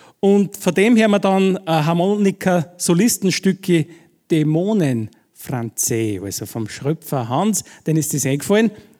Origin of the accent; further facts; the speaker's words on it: Upper Austria, Austria; ich komme aus Oberösterreich, aus dem Salzkammergut